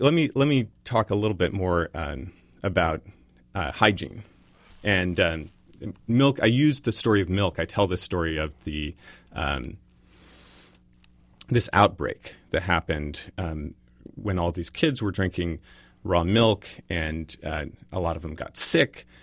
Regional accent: Berkeley, California, United States; born there; I was born at home in Berkeley, California, and then my family, that wasn't natural enough, so we moved up to the country.

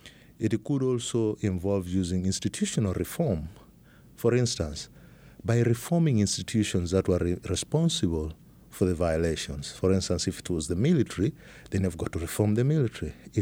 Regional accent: Uganda; born there; also born or lived in Kenya; I was born in Uganda. I started living in Uganda a few years back

